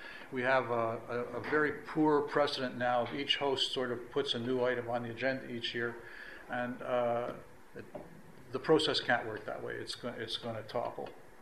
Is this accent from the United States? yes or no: no; Canada; As a Canadian, I say, no.